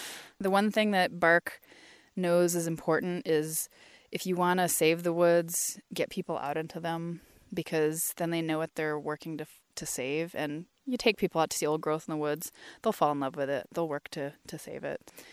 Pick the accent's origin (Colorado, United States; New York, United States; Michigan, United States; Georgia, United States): Michigan, United States; moved away; I grew up in Michigan. I moved out here year 2000. Right before I left Michigan